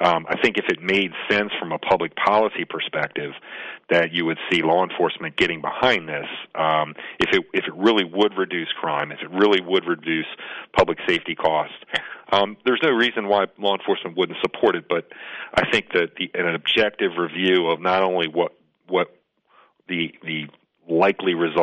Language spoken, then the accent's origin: English; Maryland, United States; My home state's Maryland.